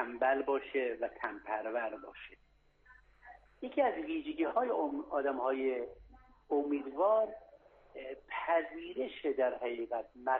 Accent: Iran; من به عنوان یک ایرانی

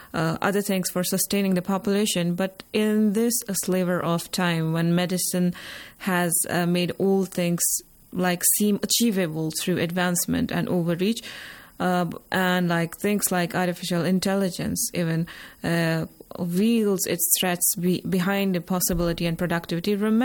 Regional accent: Jammu and Kashmir, India; English is a second language; now in Iran; I'm from Kashmir. That's under the administration of India. And I have been living in Iran for some 9 years now.

